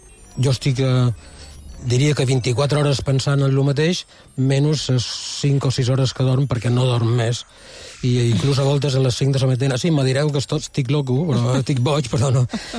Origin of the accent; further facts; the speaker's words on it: Sant Antoni de Portmany, Balearic Islands, Spain; Sí, sóc de Sant Antoni